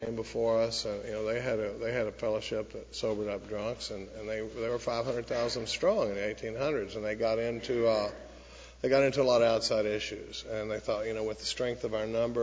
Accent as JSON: {"language": "English", "town": "Dallas", "region": "Texas", "country": "United States", "tie": "born or raised there", "said": "I grew up in Dallas, pretty normal family. I grew up during the baby boom."}